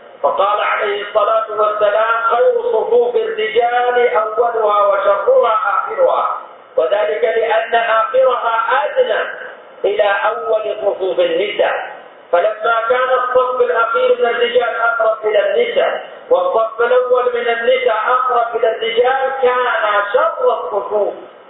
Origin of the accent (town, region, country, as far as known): Saudi Arabia